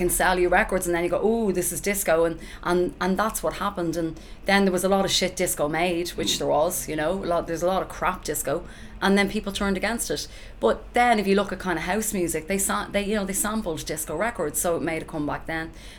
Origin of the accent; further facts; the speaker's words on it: Ireland; Well, this is the way we are as Irish people.